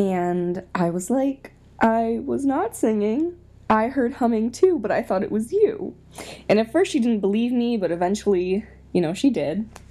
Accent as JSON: {"language": "English", "region": "Maine", "country": "United States", "said": "Like I said, I'm from Maine"}